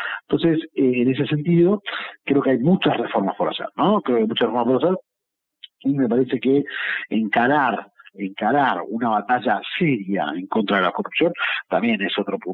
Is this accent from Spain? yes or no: no; Argentina; yo soy argentino, ¿no?